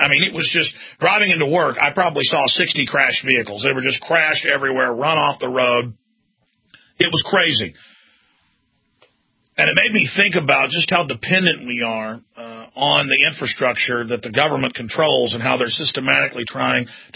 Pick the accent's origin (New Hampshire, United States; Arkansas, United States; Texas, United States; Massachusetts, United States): Texas, United States; Dallas; now in Austin, United States; but I grew up in Dallas where it snowed multiple times a year, so a little bit more accustomed to it than all the Californians that have moved to Austin